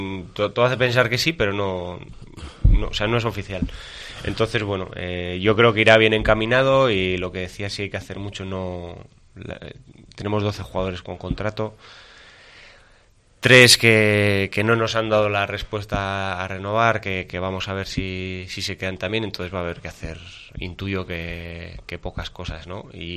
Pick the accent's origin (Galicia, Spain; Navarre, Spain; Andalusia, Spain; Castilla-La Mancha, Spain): Navarre, Spain; yo al periodista de Vizcaíno le dije, solo podemos hacer los navarros.